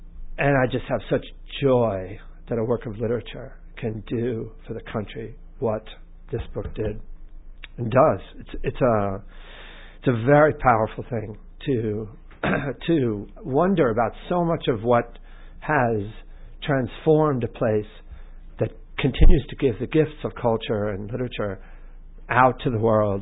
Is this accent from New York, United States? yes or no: yes; Brooklyn, New York, United States; I grew up in Brooklyn. I grew up on East 27th Street and Avenue M.